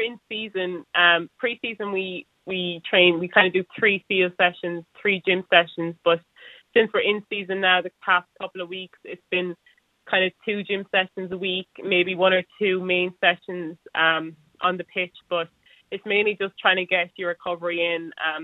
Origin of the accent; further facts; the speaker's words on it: Sydney, New South Wales, Australia; born there; I was born in Sydney.